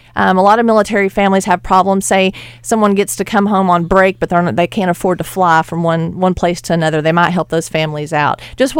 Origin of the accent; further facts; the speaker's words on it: Batesville, Arkansas, United States; No, Chad's from Jacksonville. I'm from Batesville. We met up in Fayetteville.